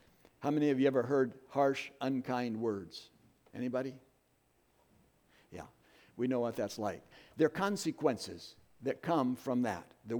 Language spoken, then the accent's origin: English; Indiana, United States; where I grew up there in Indiana